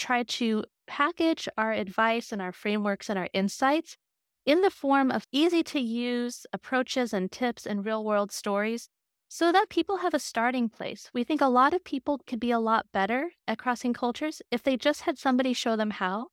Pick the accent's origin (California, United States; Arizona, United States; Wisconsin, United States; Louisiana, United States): Arizona, United States; there were many cultures in my home state of Arizona that I had grown up around that were not familiar to other people.